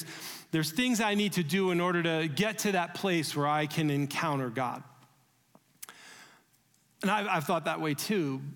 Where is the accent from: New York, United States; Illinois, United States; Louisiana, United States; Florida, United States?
New York, United States; Growing up in New York, I can remember every morning my parents driving us to school and hearing the traffic going on 1010 News Radio.